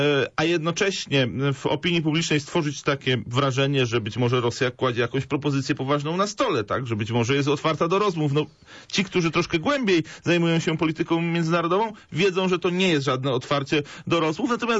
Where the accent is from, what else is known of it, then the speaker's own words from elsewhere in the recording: Poznań, Greater Poland Voivodeship, Poland; Bo ja doceniam to, że jako poznaniak, że my jesteśmy oszczędni